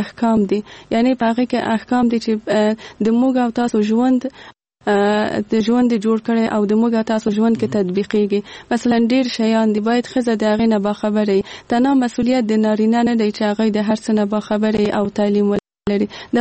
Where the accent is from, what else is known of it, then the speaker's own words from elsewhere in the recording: Kabul, Afghanistan; زه په کابل کې زیږېدلې یم او دلته مې ژوند کړی.